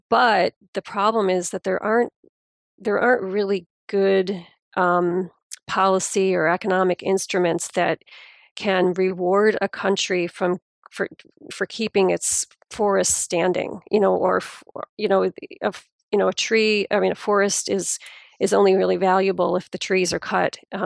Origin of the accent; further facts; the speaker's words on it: United States; being an American, I'm often obviously dismayed at how backward our federal government has been.